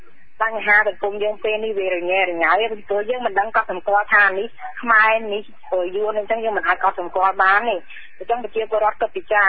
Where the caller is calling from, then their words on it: Kandal, Cambodia; ខ្ញុំមកពីខេត្តកណ្ដាល